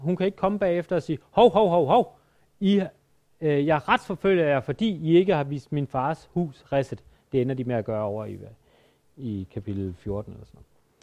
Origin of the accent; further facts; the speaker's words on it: Jutland, Denmark; Jeg er fra Jylland, nu skal jeg lige, er der andre, der er fra Jylland herinde?